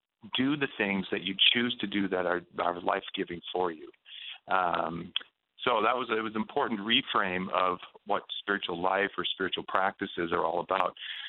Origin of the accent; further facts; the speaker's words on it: Columbus, Ohio, United States; walking down an arts district in Columbus, Ohio, which is my hometown